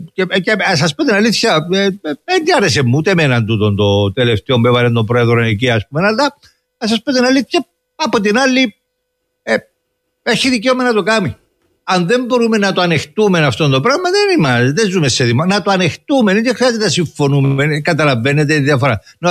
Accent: Pelendri, Limassol District, Cyprus; και εγώ μεγάλωσα στο Πελέντρι. Από 0 έως 5 χρόνων στο Πελέντρι μεγάλωσα. Τα πρώτα μου βήματα εκεί τα έκανα.

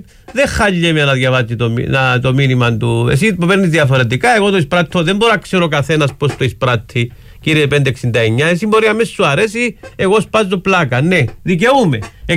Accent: Pachna, Limassol District, Cyprus; born there; Γεννήθηκα στις φτωχογειτονιές της Πάχνας

